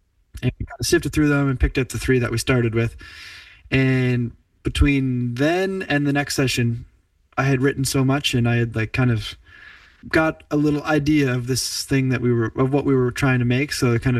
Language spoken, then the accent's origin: English; Stratford, Prince Edward Island, Canada; now in Charlottetown, Canada; Yeah. I grew up in Stratford, PEI. And I live in Charlottetown, PEI.